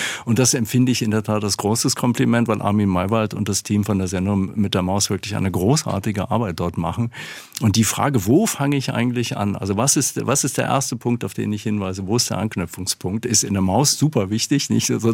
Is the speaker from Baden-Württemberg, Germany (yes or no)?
no; Hanover, Lower Saxony, Germany; etwa in meiner Heimatstadt Hannover